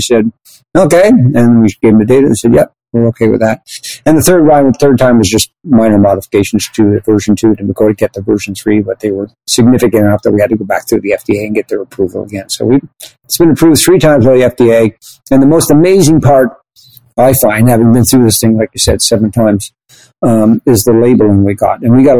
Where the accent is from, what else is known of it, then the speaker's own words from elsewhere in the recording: Canada; we moved it back to Canada because I'm Canadian.